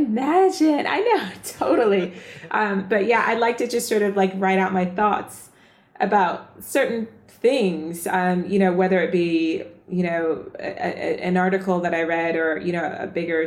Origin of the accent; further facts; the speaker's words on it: the South, United States; accent: American; So it's really strange to hear my American accent through his eyes. I grew up in the South.